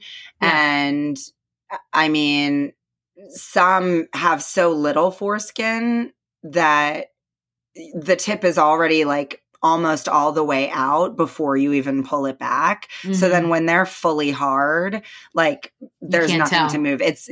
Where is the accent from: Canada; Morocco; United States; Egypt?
United States; Like, I've never done it before. I'm an American.